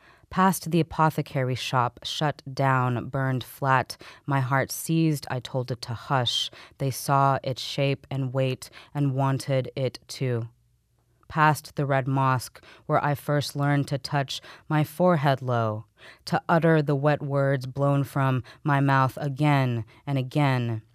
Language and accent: English; Midland, Texas, United States; I grew up in West Texas in Midland, in the Midland-Odessa area